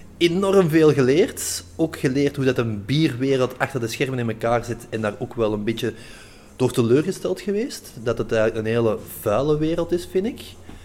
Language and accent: Dutch; Arendonk, Flanders, Belgium; En dan ben ik gaan solliciteren in een café in Arendonk, waar ik vandaan kom.